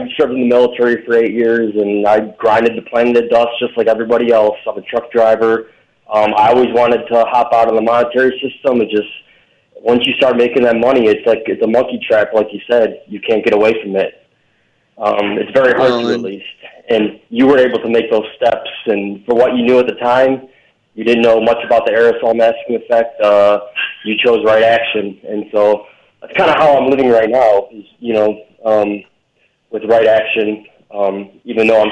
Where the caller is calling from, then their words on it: Detroit, Michigan, United States; I'm calling from Detroit.